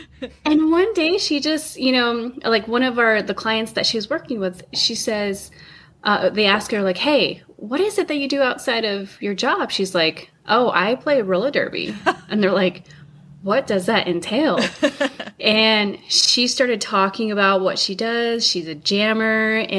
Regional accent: Grand Canyon National Park, Arizona, United States; also born or lived in Wyoming / Montana; I hail from Grand Canyon National Park, actually, from Arizona. So all my awesome Northern Arizona peeps out there, hello.

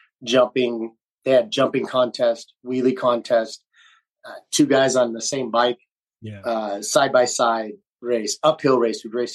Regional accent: San Diego, California, United States; moved away; and I'm from San Diego. I grew up literally riding distance from Rancho.

